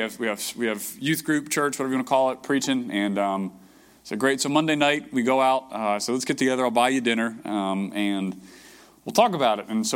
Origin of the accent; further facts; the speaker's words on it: Maryland, United States; I mean, I'm from Maryland, so I kind of know how it works.